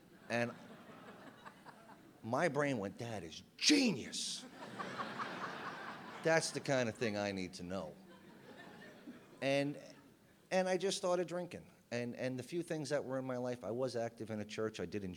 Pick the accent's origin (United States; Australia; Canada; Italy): United States; New York; I'm a drunk. I'm from New York. I don't like authority.